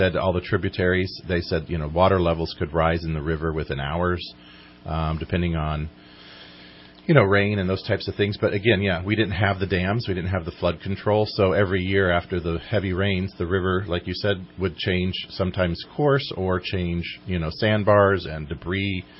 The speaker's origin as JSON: {"language": "English", "town": "Bella Vista", "region": "California", "country": "United States", "tie": "born or raised there", "said": "I was raised in Bella Vista."}